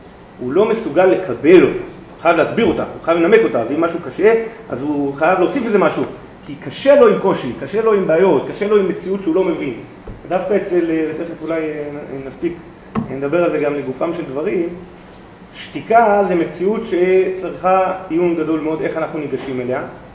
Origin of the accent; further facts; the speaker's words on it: Herzliya, Tel Aviv District, Israel; אני זוכר בילדותי, אני גדלתי בהרצליה